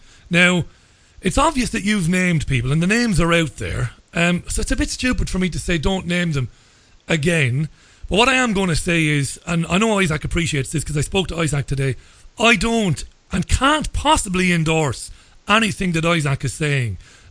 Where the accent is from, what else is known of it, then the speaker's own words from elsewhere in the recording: Ireland; You know, I'm Irish.